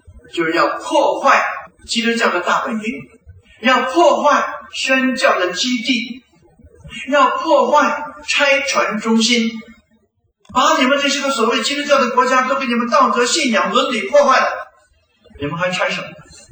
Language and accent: Chinese; Beijing, China; 我是北京人，在北京长大